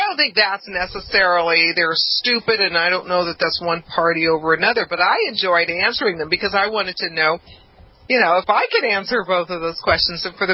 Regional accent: Venice Beach, California, United States; I grew up in Venice Beach

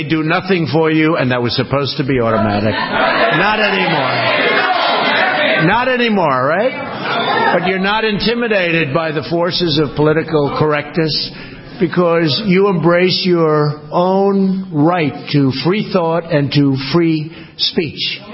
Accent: United States; Americans must unify and we must show the world that we are united together in peace and love and harmony as fellow American citizens.

